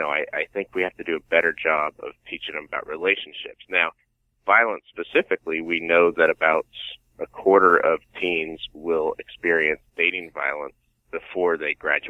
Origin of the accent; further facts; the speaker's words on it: Los Angeles, California, United States; I'm from Los Angeles.